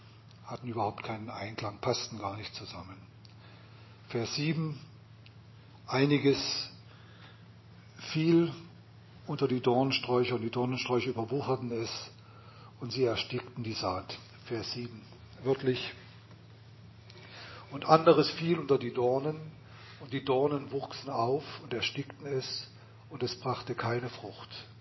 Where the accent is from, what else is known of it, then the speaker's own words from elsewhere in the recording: East Germany, Germany; Habe dann dort im Untersuchungshaft gesessen in West-Berlin als Ostdeutscher.